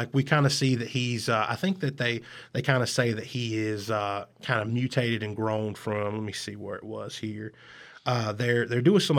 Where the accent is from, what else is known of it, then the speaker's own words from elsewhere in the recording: the South, United States; I'm from the South. It's hard for me.